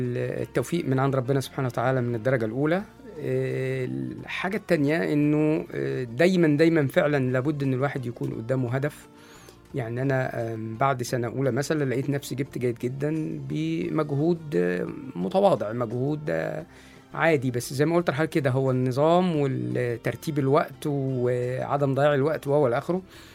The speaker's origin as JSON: {"language": "Arabic", "town": "Cairo", "region": "Cairo Governorate", "country": "Egypt", "tie": "born there", "said": "أنا مولود في شبرا"}